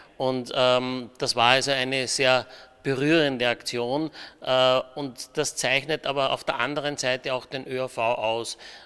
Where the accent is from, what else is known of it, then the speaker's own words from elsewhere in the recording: Fischlham, Upper Austria, Austria; Ich bin ja in der Nähe von Wels in Fischlam aufgewachsen. Also da ist das mein Heimatort